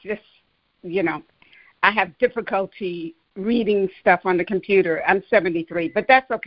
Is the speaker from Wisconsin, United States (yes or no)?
no; New York, United States; I'm sorry. I'm a New Yorker.